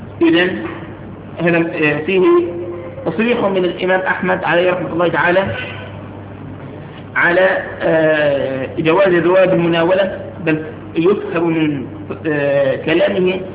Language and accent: Arabic; Egypt; ده مش طعن في المصريين، أنا مصري